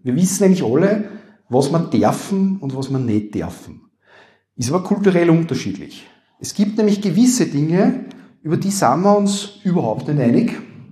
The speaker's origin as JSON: {"language": "German", "region": "Upper Austria", "country": "Austria", "accent": "Upper Austrian", "said": "man hört das an meinem Akzent, glaube ich, ganz gut, wie gesagt, Oberösterreich."}